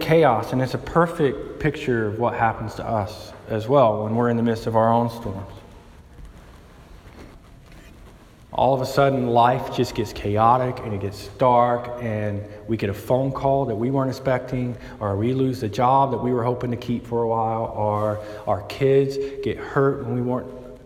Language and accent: English; Deep South, United States; It reminds me growing up, I grew up in the Deep South and it was this very church culture.